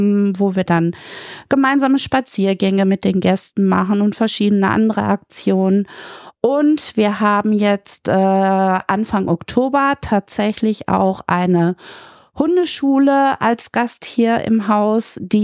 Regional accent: Münster, North Rhine-Westphalia, Germany; ich komme aus Münster und in Münster gibt es einen Soziolekt, der heißt Masematte.

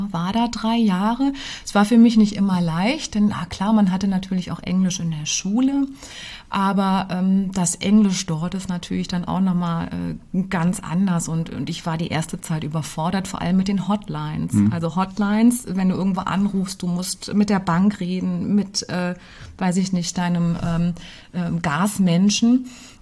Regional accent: Idar-Oberstein, Rhineland-Palatinate, Germany; ich stamme aus Idar-Oberstein, Schmuck- und Edelsteinstadt.

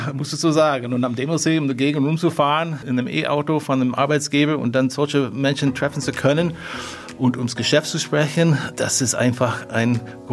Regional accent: United States; German is a second language; Ich bin sehr offen und optimistisch. Das ist als Amerikaner sowieso typisch.

